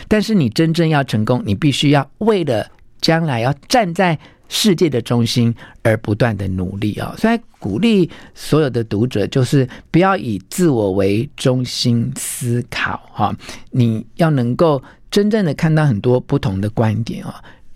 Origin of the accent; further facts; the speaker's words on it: Taiwan; 就我们台湾话就软土生绝了哈